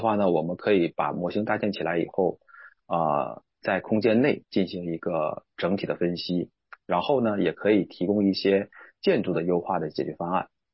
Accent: Northeast China, China; now in Shanghai, China; 其实我从小就生活在东北啊，那现在是主要工作在上海。

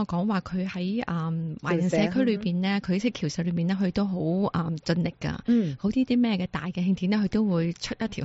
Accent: China; now in Seattle, United States; 我哋中国人

